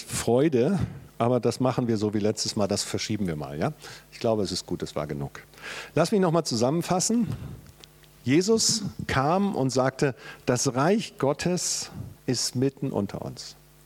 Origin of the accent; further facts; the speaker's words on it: Germany; Und ich sitze da als Deutscher und denke, Mann, ist der schlau.